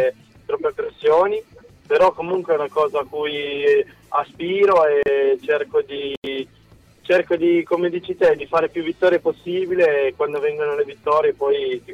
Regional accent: Turin, Piedmont, Italy; sono tornato un po' a casa nel mio paese, Torino.

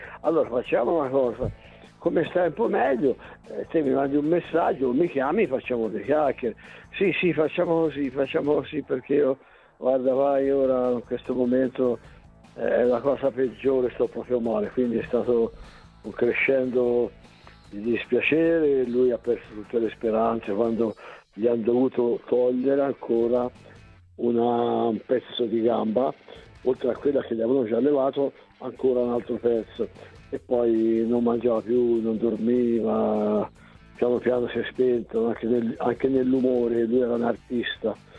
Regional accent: Tuscany, Italy; essendo toscano come me

